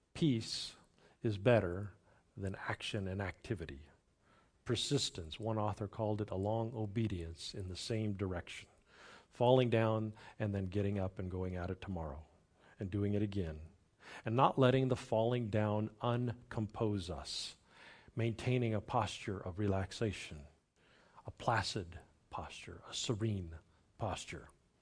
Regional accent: United States; But I also grew up as an American. And we Americans, we have a way about us.

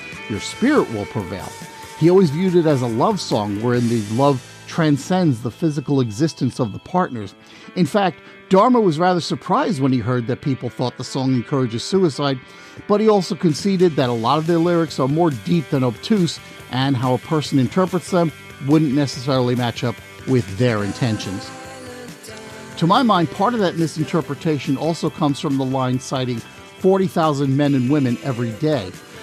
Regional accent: Long Island, New York, United States; I remember growing up on Long Island and seeing a lot of ads in the local newspapers

